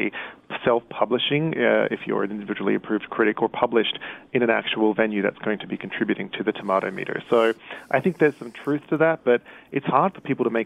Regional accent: Australia

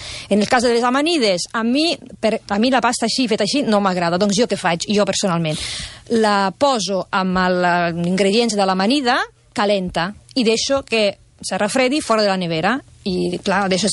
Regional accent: Naples, Campania, Italy; la pizza fregida és molt típica del meu poble, a Nàpols.

